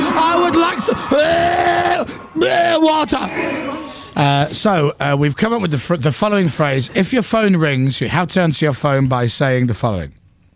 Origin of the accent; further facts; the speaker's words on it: Coventry, West Midlands, United Kingdom; What are you talking about? I'm from Coventry.